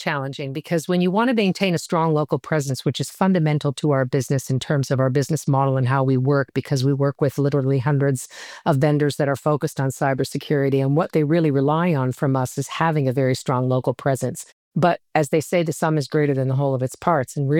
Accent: Canada; I was originally born and raised in Canada

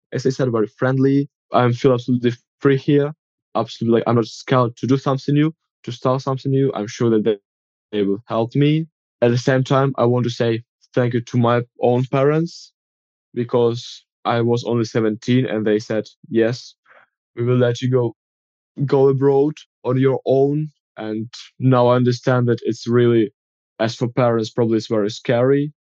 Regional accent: Ukraine; English is a second language; when I say that I'm from Ukraine, they're always very happy

